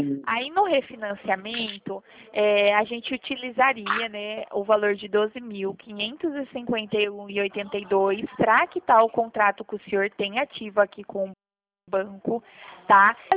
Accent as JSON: {"language": "Portuguese", "town": "Limeira", "region": "São Paulo", "country": "Brazil", "said": "Eu sou aqui do interior de São Paulo, na cidade de Limeira."}